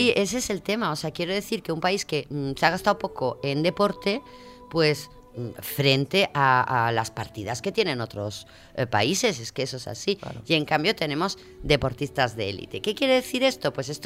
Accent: Spain; debido a quizás nuestros 40 años franquistas, los españoles, digamos, incluso entramos en Europa y en el mundo

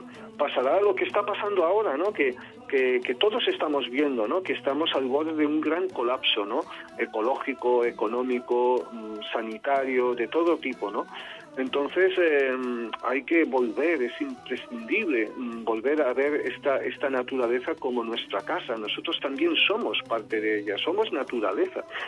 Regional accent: Catalonia, Spain; yo soy catalán

